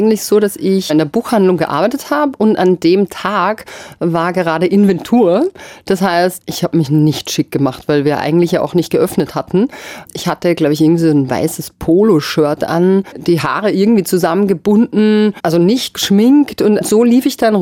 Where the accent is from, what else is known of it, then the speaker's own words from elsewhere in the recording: Austria; Auf alle Fälle wusste bei uns in Österreich keiner, was eigentlich Castingshow heißt und was das bedeutet.